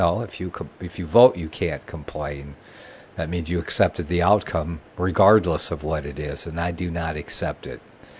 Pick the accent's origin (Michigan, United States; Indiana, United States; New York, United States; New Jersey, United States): Michigan, United States; Ann Arbor; Dale's in Michigan, my home state. My birth state was Michigan. Yes, on the land there. I was born in Ann Arbor, yeah, at the University Hospital there.